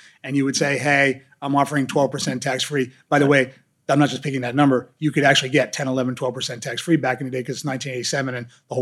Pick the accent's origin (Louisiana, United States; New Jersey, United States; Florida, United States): New Jersey, United States; You know, I was a kid from New Jersey.